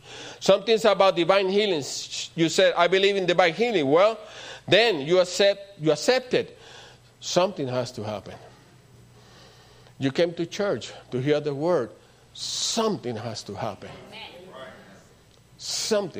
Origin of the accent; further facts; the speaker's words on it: Puerto Rico; I'm from Puerto Rico. You know, we have a different music, a different culture.